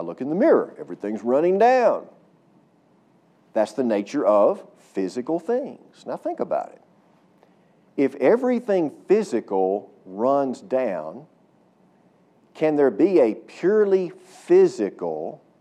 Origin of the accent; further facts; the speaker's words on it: Texas, United States; So I live in Texas too. I live in Sulphur Springs, Texas. I'm a Texan all my life.